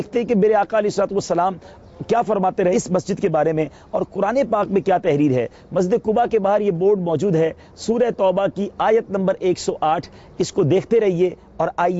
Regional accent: Karachi, Sindh, Pakistan; ہم باب المدینہ کراچی سے ہیں۔

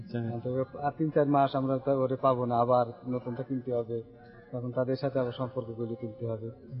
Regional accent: Kushtia, Khulna Division, Bangladesh; আমরা কুষ্টিয়া থেকে আসছি

